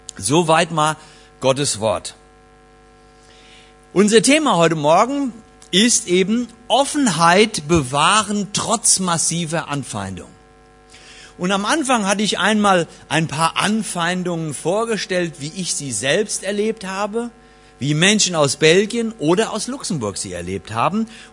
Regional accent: Nassau, Rhineland-Palatinate, Germany; Nun, auf dem Marktplatz da in Nassau-Lahn, wo ich herkomme, da gibt's noch einen Marktplatz.

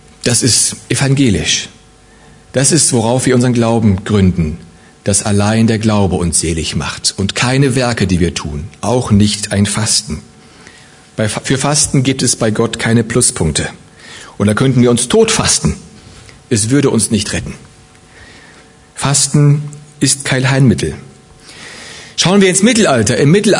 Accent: Gummersbach, North Rhine-Westphalia, Germany; ich komme aus Gummersbach, dort bin ich in einer Gemeinde groß geworden

